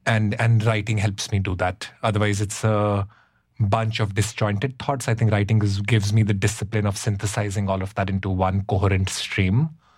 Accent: Shimla, Himachal Pradesh, India; So when I was growing up in Shimla, near us, there were many ashrams

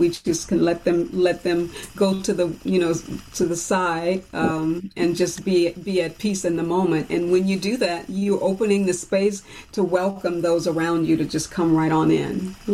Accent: Louisiana, United States; I can remember when we were growing up in Louisiana, and 4th of July, we had this, it was a whole community festival, basically.

